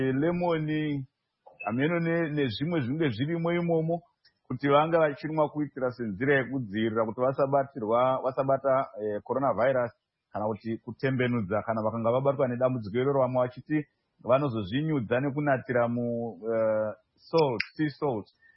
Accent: Uzumba, Mashonaland East, Zimbabwe; also born or lived in Murehwa; I grew up Kumusha Kuzumba. Yes. When I was born here in the Mrewa, it was just Mrewa.

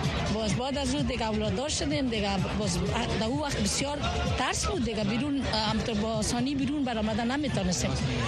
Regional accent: Kabul, Afghanistan; moved away as an adult; now in United States; ما از کابل برآمدیم در اینجا آمدیم.

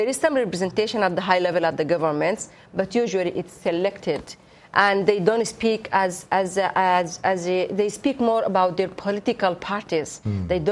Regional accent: Sudan; not only just in my home country. Sudan is a little bit different in terms of women owning properties.

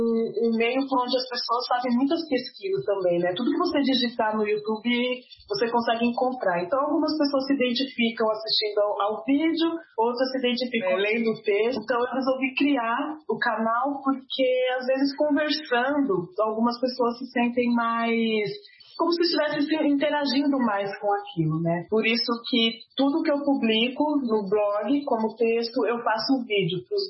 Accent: Brazil; born there; Eu sou brasileira, né? Sou descendente africano, mas nasci no Brasil.

